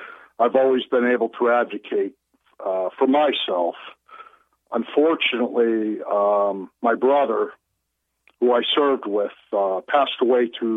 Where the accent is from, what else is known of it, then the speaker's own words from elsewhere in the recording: Connecticut, United States; now in Michigan, United States; I'm from Connecticut, but I'm living in Michigan now.